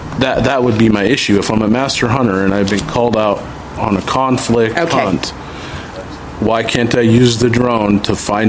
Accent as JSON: {"language": "English", "town": "Pasco", "region": "Washington", "country": "United States", "said": "I am a sportsman from Pasco, Washington."}